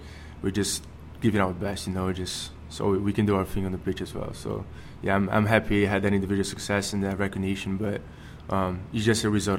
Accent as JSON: {"language": "English", "country": "Brazil", "said": "since I'm from Brazil"}